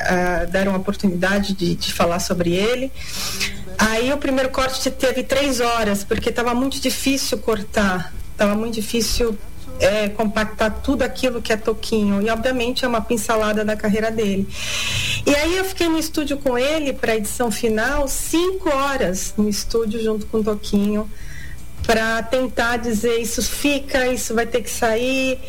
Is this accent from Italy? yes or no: yes; Italy; Sabe que eu sou italiana, então.